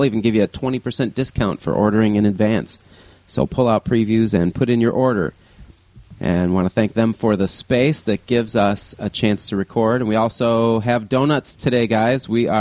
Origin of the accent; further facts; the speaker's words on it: Wisconsin, United States; "Hey, this is crazy. You guys are in Wisconsin and I'm from Wisconsin."